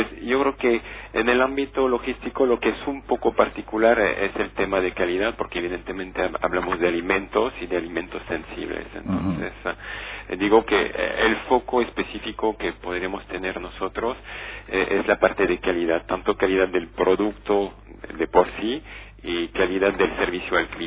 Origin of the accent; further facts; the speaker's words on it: France; Spanish is a second language; Soy francés, así que disculpen el acento, pero voy a tratar de estar claro.